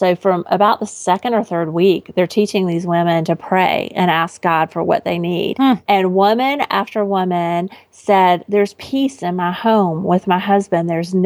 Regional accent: United States; As American women, we just take this so for granted that we know how to read.

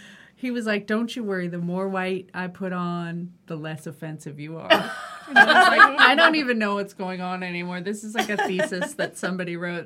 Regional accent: California, United States; So it's like I grew up in California.

